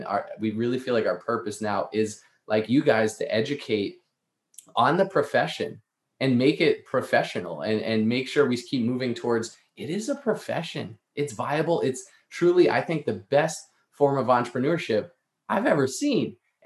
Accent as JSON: {"language": "English", "town": "Boston", "region": "Massachusetts", "country": "United States", "tie": "born or raised there", "said": "But to backtrack before then, I grew up in the Northeast in the Boston area."}